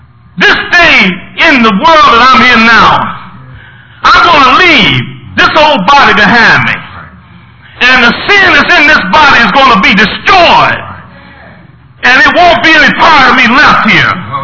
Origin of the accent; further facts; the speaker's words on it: Tennessee, United States; now in Lansing, United States; I was brought up in Tennessee, and we moved to Lansing